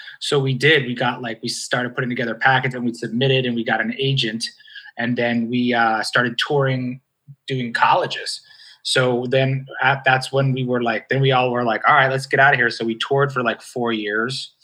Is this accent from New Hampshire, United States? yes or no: yes; New Hampshire, United States; also born or lived in New York City / Massachusetts / Chicago; I was born in New York City. Okay. And then I grew up mostly like in New Hampshire for like high school and elementary school. And then I went to college in Massachusetts and then I moved to Chicago.